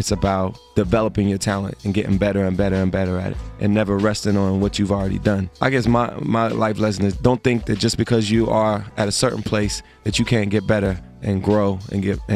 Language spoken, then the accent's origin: English; Ohio, United States; I grew up in Ohio, so we don't have as much grits etiquette as y'all have in the South.